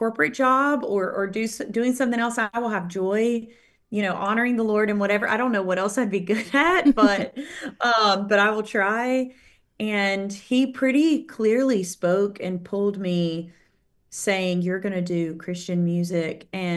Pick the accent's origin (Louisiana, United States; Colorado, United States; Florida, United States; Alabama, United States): Alabama, United States; Muscle Shoals; So for those of you that don't know, my hometown is Muscle Shoals, Alabama.